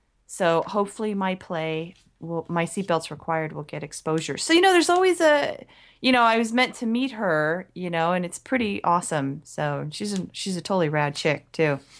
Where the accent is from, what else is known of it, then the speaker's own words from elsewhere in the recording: United States; But I'm American pretending to be Canadian.